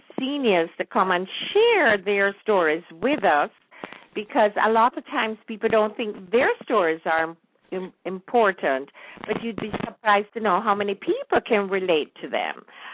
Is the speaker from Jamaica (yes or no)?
yes; Kingston, Kingston Parish, Jamaica; And I'm a Kingstonian. I was born and raised in Kingston.